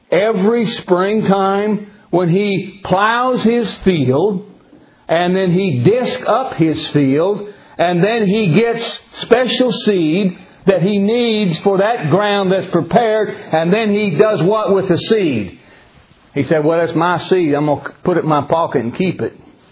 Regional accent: South West England, United Kingdom; Where I grew up out in the West Country, I grew up in farm country. Agriculture was the main, like around where I live now, the coal business, coal field, coal miners. That's the heartbeat of the economy. Where I grew up, it was farming, dairy

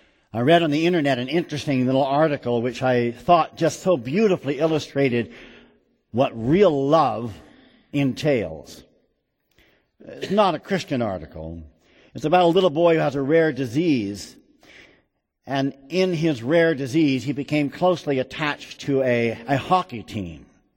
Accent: San Diego, California, United States; I grew up in San Diego

